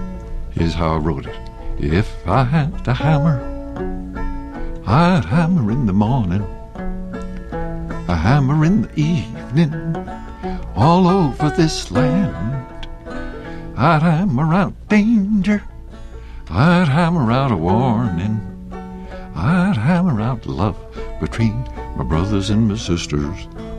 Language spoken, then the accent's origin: English; New England, United States; Well, I was raised in New England, went to school in Connecticut for 9 years and Massachusetts for another few.